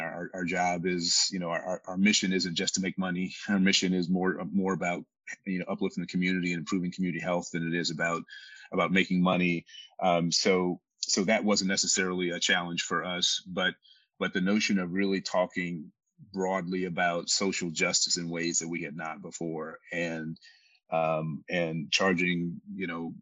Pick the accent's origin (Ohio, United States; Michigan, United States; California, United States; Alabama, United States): Alabama, United States; Tuskegee; growing up in Tuskegee, Alabama, in a fairly segregated part of the country